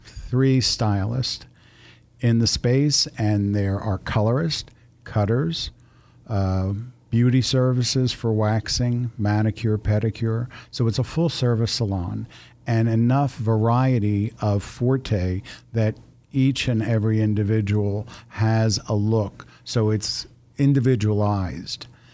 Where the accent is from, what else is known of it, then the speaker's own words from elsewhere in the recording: Pennsylvania, United States; also born or lived in Los Angeles; I grew up in Philadelphia's Main Line.